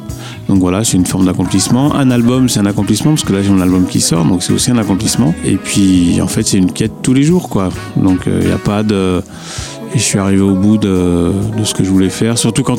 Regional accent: Lyon, Auvergne-Rhône-Alpes, France; mais avec des musiciens de mon bled, qui est Lyon

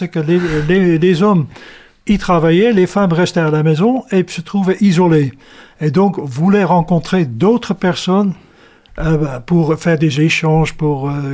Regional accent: Netherlands; now in Angers, France; j'ai quitté les Pays-Bas et je retournerai jamais parce que je me plais ici.

